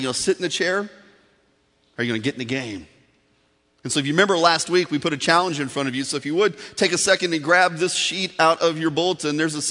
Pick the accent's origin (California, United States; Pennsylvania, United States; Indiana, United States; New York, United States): Indiana, United States; Sorry, I'm from Indiana. We say wash, all right?